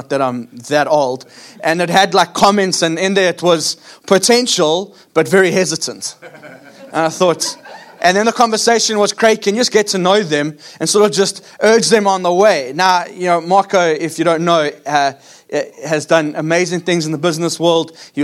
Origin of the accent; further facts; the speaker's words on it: South Africa; I'm a South African.